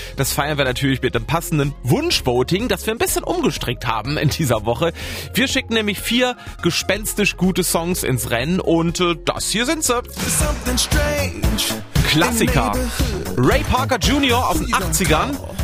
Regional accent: Bielefeld, North Rhine-Westphalia, Germany; Arminia Bielefeld natürlich. Meine Heimatstadt.

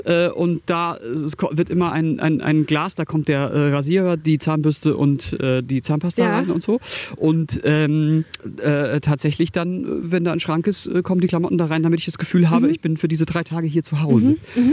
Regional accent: Baden-Württemberg, Germany; sage jetzt nicht Schwabe, weil ich bin Badener, das ist ganz wichtig

